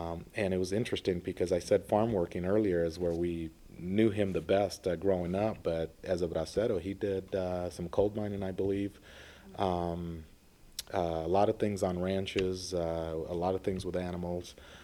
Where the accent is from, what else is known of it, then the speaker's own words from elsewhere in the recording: El Mirage, Arizona, United States; I was born here in the Phoenix metro area, but it was a small community called El Mirage, and actually El Mirage, Arizona, El Miraje. And El Miraje in itself was one of the founding farming communities